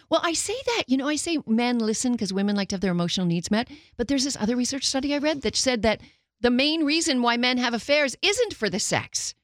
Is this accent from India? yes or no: no; Canada; Hello, Canada. You know I'm Canadian too.